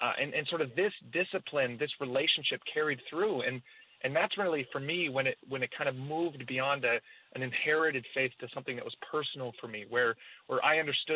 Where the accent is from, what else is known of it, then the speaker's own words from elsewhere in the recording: Amsterdam, North Holland, Netherlands; obviously I didn't have a huge choice in it from the beginning, but it was, you know, it was amazing, honestly.